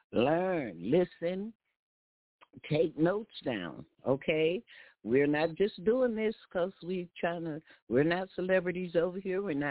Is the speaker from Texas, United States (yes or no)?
yes; Texas, United States; you know, as a Texan, when you drive into Texas, cross that state line, it's a sign there and it says, don't mess with Texas, okay?